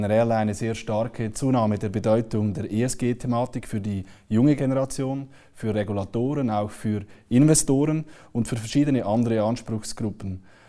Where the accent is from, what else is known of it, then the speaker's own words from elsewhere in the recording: Switzerland; Als Schweizer verbrauchen wir ca. 3-mal die verfügbare Erdkapazität.